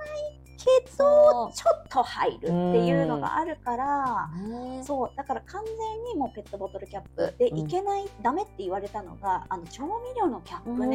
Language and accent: Japanese; Oita, Japan; 私地元大分なんですけど